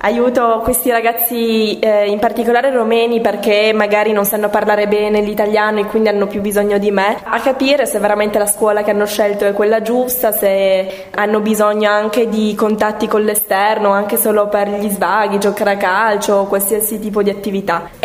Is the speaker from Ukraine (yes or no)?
no; Romania; ci tengo a dire che sono romena